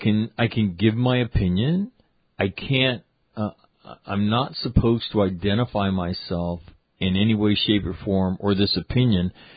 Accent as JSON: {"language": "English", "country": "United States", "said": "Why not? I'm an American. I'm covered by the First Amendment."}